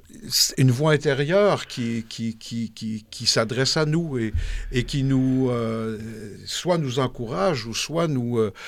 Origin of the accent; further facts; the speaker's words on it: Quebec, Canada; Tu arrives de la campagne, tu as un accent forcément qui est très différent de ceux de la ville. Je venais de la Beauce